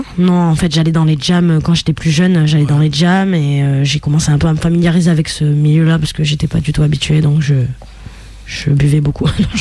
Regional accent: Vitrolles, Provence-Alpes-Côte d'Azur, France; dans ma ville natale à Vitrolles.

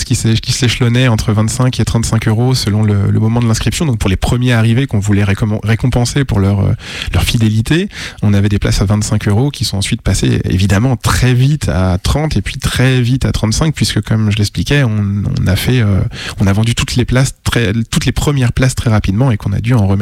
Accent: Paris, Île-de-France, France; en tant que bon parisien que je suis

